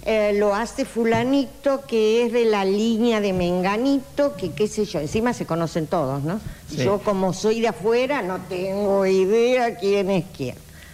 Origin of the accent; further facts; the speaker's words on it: Esquel, Chubut, Argentina; now in Rawson, Argentina; Yo vine desde Esquel, realidad totalmente diferente a lo que es Rawson.